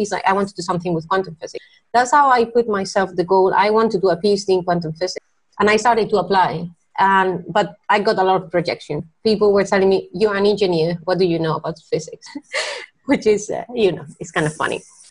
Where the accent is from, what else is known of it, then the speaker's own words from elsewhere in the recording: Spain; now in Germany; I ended up working as an engineer for Airbus in Germany. I'm originally from Spain.